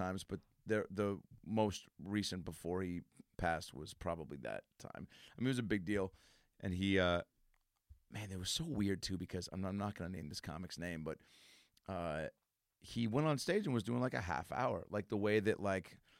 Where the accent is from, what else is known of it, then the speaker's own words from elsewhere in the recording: Seattle, Washington, United States; now in Los Angeles, United States; I grew up in Seattle.